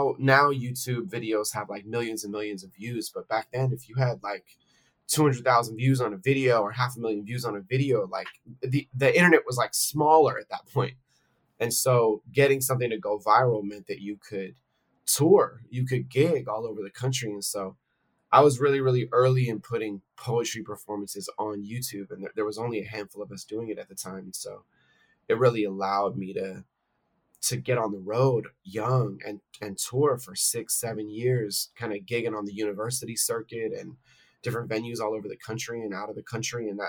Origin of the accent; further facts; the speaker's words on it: California, United States; As a teen, I got really into performance poetry in the Bay Area where I grew up. I grew up in the East Bay between kind of Berkeley and Oakland.